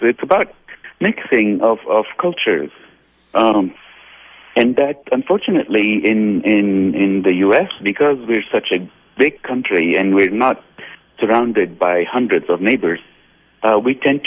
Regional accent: United States; I want to say I'm an American and I'm an Arab.

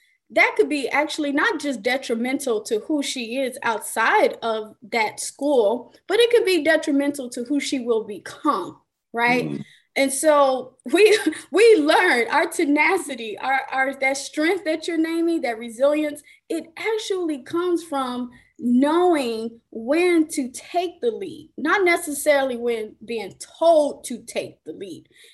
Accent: Chicago, Illinois, United States; But I am from Chicago. That's how you get resilient.

